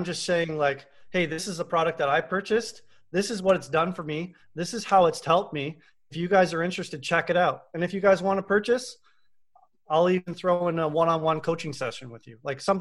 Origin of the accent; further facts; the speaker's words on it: Windsor, Ontario, Canada; I'm actually a Canadian guy. So I grew up in Windsor, Ontario, which shares a border with Detroit, Michigan.